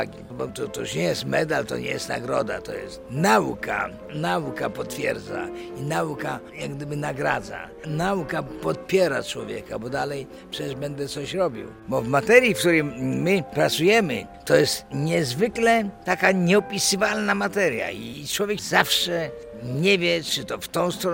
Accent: Białystok, Podlaskie Voivodeship, Poland; ja jestem białostoczaninem

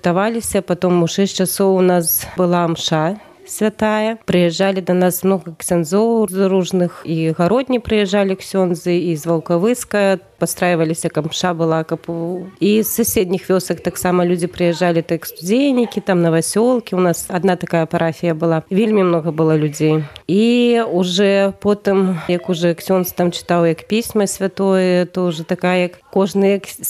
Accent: Porazava, Grodno Region, Belarus; moved away as an adult; Сама я родам з Поразава, такое мястэчка.

